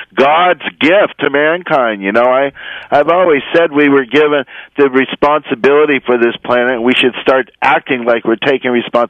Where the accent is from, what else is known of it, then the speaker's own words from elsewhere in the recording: Rome, Lazio, Italy; I grew up in Rome as a kid.